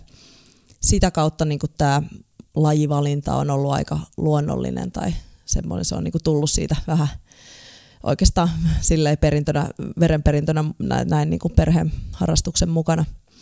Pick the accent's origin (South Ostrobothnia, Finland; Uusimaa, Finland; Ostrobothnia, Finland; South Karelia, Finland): Uusimaa, Finland; Helsinki; also born or lived in Espoo; Mä synnyin Tapiolassa Espoossa ja siitä muutettiin niinkin kauas kuin Lauttasaareen silloin, kun mä olin 5-vuotias, että kouluni on käynyt Lauttasaaressa Helsingissä.